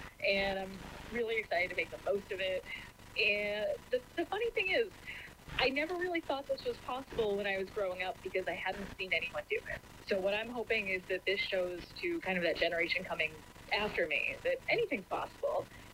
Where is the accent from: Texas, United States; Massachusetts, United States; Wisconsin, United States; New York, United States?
Massachusetts, United States; Lowell; And we didn't grow up with a lot of money, and horses were a lifetime away, it seemed, kind of growing up in Lowell, Massachusetts.